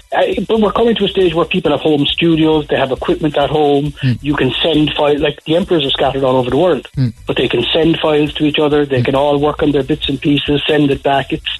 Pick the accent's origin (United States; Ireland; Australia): Ireland; Ballyvolane, Munster; Originally from Ballyvillan. Carrigal and Ballyvillan.